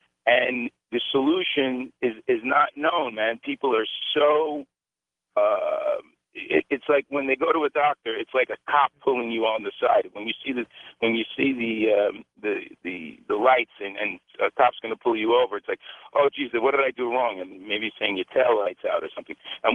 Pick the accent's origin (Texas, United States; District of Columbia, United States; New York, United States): New York, United States; now in Alabama, United States; I'm in Alabama right now, but I'm from New York.